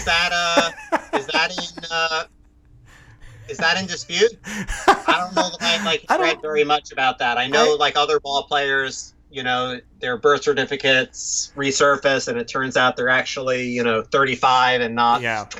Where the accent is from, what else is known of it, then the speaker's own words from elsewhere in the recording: New York City, New York, United States; now in Los Angeles, United States; even though I've lived in LA now for the last several years, you know, I'm still a New Yorker at heart.